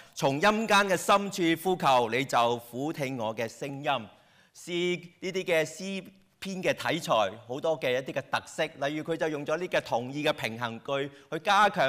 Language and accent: Chinese; China; 我们中国人有很多个烂梗